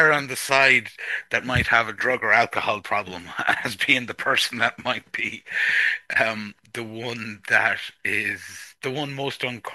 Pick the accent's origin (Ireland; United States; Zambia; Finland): Ireland; the West; Yeah, I suppose in Ireland, in the part of Ireland I grew up in the West, a lot of it, historically had to do with economic circumstances